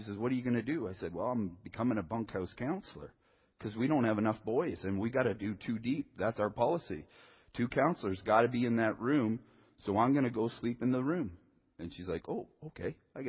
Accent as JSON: {"language": "English", "town": "Sharon", "region": "Ontario", "country": "Canada", "tie": "born or raised there", "also_born_or_lived": "Holland Landing", "said": "I'm just a young guy who was born and raised in Sharon, Ontario, and then moved to Holland Landing, and only moved twice in my life. My parents were Dutch immigrants, and basically we just stayed where we stayed."}